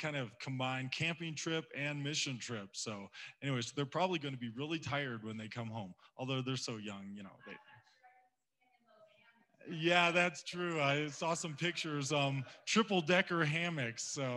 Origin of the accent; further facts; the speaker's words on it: Ohio, United States; Now, I'm from Ohio